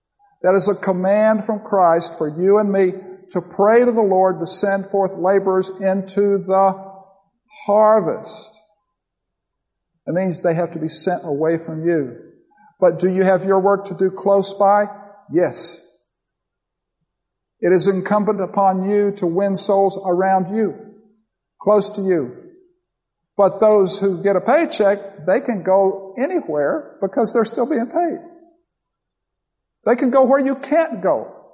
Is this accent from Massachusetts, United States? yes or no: no; Florida, United States; I grew up in Florida as a little boy. This is back in the 60s, I guess.